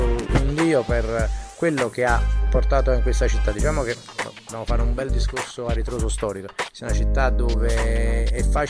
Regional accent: Naples, Campania, Italy; Allora, ti devo dire che da napoletano

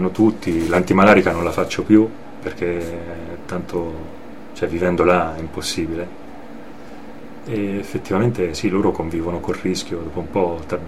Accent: Perugia, Umbria, Italy; sono perugino, sì, ho vissuto all'estero 13 anni

